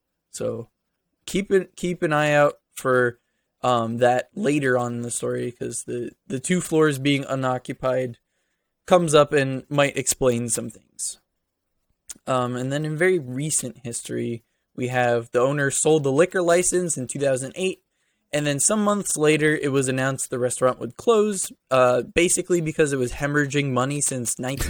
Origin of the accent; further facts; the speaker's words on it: Milford, New Jersey, United States; So it's very close to my hometown in Milford, New Jersey.